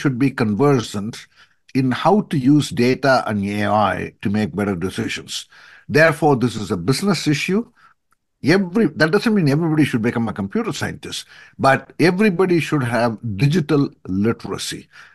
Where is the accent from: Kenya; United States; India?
India; I grew up in India, and in my formative years, what I saw was lots and lots of problems, and our family had very few resources.